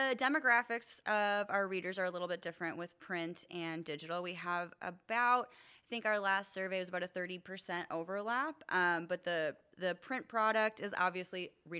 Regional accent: Wisconsin, United States; now in California, United States; I am a transplant to California. I grew up in Wisconsin.

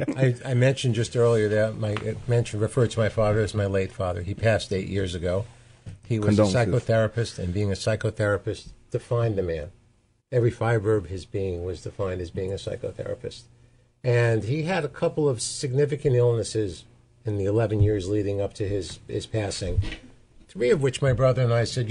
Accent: New York City, New York, United States; I am right here from the island of Manhattan. Oh, you're from the city? I was born in the city. I was raised in the city. I went to public school through grade 6.

